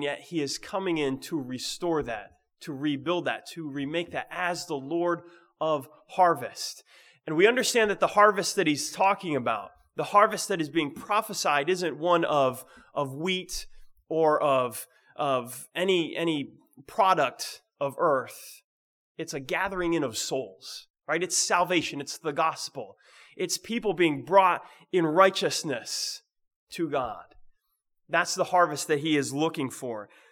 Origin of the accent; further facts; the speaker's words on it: New England, United States; Growing up in New England, you're like, that's just how the forests are.